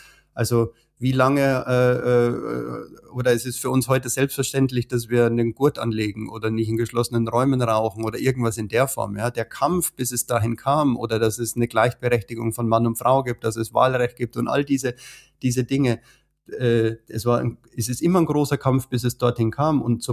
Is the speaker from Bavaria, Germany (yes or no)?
yes; Bavaria, Germany; Ich komme aus Bayern, ich bin in den Bergen aufgewachsen, ich bin sehr, sehr naturverbunden